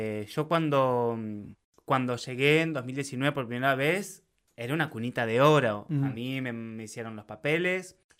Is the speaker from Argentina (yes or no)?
yes; Santa Fe, Argentina; me fui a Santa Fe, a la casa de mis viejos, que yo soy de Doctoras, provincia de Santa Fe.